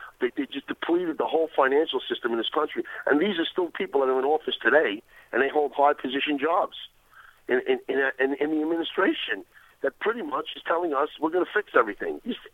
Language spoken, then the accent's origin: English; New York, United States; So, and I say the same thing being in New York, if you don't like black people, you don't like me. That's what I fucking tell people, because we grew up in a melting pot, and everyone fits in.